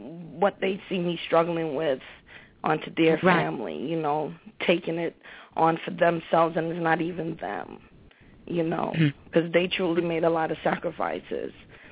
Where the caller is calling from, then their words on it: Connecticut, United States; I'm calling in from Connecticut.